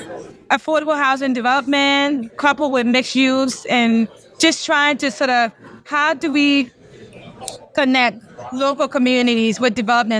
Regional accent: Newark, New Jersey, United States; I was raised in Newark.

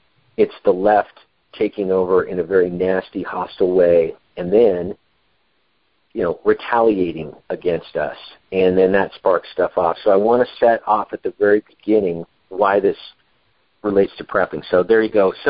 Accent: Olympia, Washington, United States; And I go to a dollar store in my hometown of Olympia, where the book takes place.

